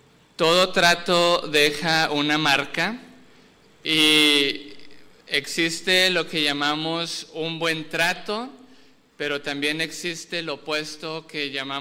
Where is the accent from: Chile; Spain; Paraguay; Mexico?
Mexico; Y yo soy de México y tengo poco acá por Sudamérica y no tanto por abajo en Argentina